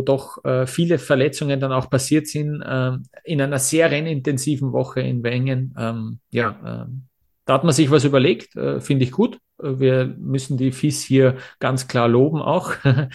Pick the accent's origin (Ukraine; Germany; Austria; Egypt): Austria; für mich als Österreicher vielleicht besonders